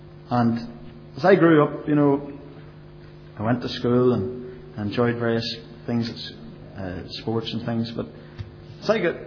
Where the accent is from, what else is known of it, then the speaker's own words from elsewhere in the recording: Cookstown, Northern Ireland, United Kingdom; I am from Cookstown, and I still live in Cookstown. And I have to say, from the very start, I was born into a privileged home.